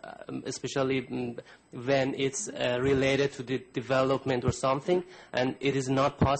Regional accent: Iran; English is a second language; I'm coming from Iran, and in my country, they have some political issues

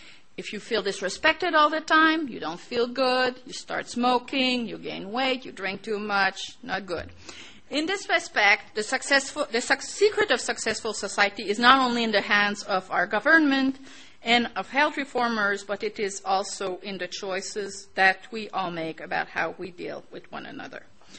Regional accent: Gatineau, Quebec, Canada; I grew up in Quebec, or in Hall, or what is now called Gatineau, which is just at the line between Ottawa and Quebec, and between Ontario and Quebec.

